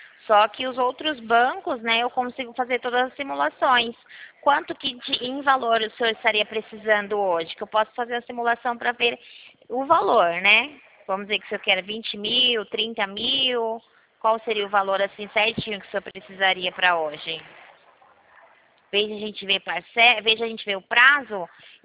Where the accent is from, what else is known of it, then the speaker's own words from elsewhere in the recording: Campinas, São Paulo, Brazil; Eu sou aqui de Campinas, em São Paulo.